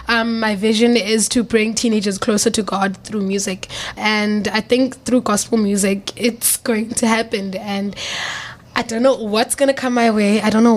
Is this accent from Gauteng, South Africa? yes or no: no; Delft, Western Cape, South Africa; I am a girl from Edoft. It's a township. It's like rated number one in crime. Come on. Who would think someone from Delft would win idols?